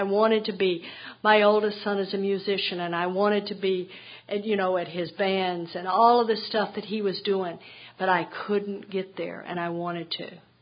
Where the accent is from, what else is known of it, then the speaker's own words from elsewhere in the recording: Texas, United States; And I come from Texas, so we do the steps quickly.